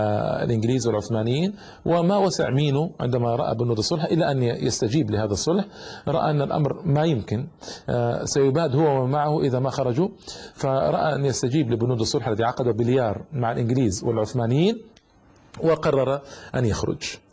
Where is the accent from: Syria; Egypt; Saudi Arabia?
Egypt; يعني اليوم عندنا في مصر 5-6 ملايين قبطي